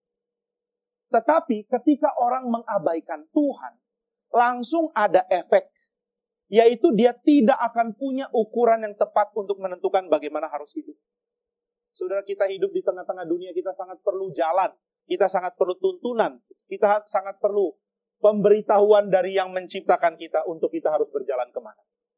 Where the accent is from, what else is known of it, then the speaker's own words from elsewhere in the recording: North Sumatra, Indonesia; Saya orang Batak. Nenek moyangku orang Batak.